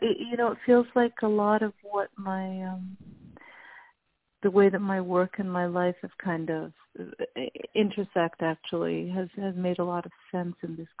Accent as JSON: {"language": "English", "country": "Lebanon", "tie": "born or raised there", "said": "I grew up in Lebanon, and the men would pace, you know, with worry beads in their hands."}